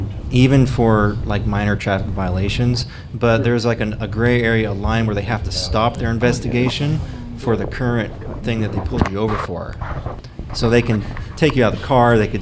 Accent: Washington, United States; now in Georgia, United States; like my home state of Washington State, it's actually illegal or unconstitutional

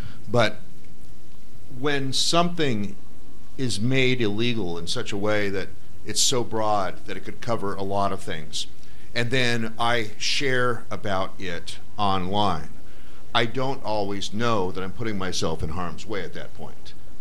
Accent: Oregon, United States; for example, I'm from Oregon. We've legalized recreational marijuana, but that's a state thing, not a federal thing.

